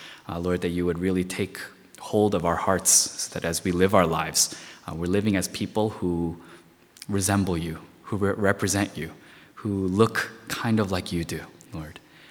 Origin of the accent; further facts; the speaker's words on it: New York, United States; I'm going to share with you several traumatic moments in my life as a Christian boy growing up in New York.